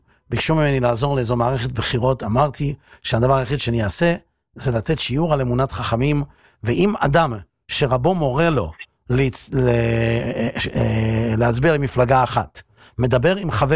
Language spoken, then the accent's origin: Hebrew; Netanya, Central District, Israel; והייתי נוסע הרבה לשבת הביתה, מהישיבה בירושלים לביתנו בנתניה